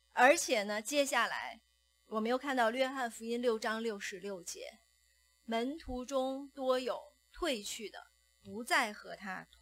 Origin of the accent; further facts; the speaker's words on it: Beijing, China; 我们尤其是这个我们北京人哈，你吃东西是讲究的，很讲究